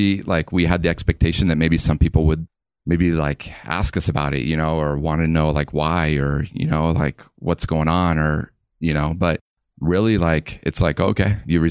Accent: Missouri, United States; Yeah. I grew up in Missouri.

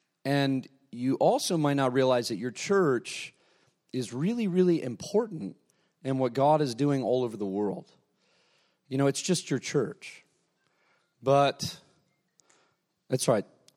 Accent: Denver, Colorado, United States; also born or lived in Columbus, Ohio; I'm from Denver, Colorado, the Mile High City. Hence the Mile High Vineyard. No airplanes necessary.

